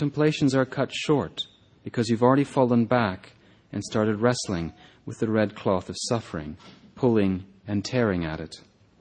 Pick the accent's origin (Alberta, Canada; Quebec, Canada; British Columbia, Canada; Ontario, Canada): Quebec, Canada; I'm from Quebec, I'm French-Canadian. But both sides of my parents, of my families, have been in Quebec for over 300 years. So even my roots in France are incredibly distant.